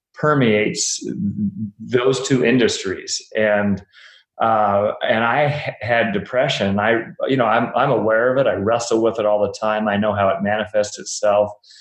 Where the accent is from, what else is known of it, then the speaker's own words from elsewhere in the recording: Davis, California, United States; my choice, it was my hometown, and I have friends there, and that's where I train